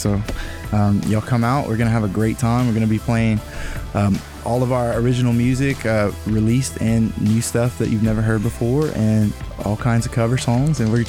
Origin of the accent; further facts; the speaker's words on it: Breaux Bridge, Louisiana, United States; And I'm from Brobridge, actually.